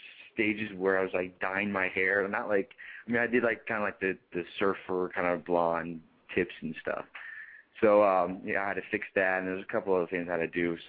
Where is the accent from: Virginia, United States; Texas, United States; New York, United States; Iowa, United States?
Texas, United States; Austin; born there; also born or lived in Fort Lauderdale, Florida / Augusta, Georgia; I was born in Austin, Texas. Then I moved to Fort Lauderdale, Florida. I was there for about 7 years.